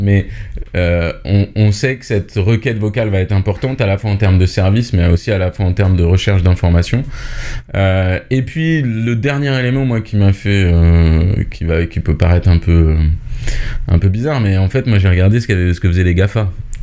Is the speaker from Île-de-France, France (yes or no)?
no; Brittany, France; Je suis breton, j'ai 37 ans, 2 enfants, breton d'origine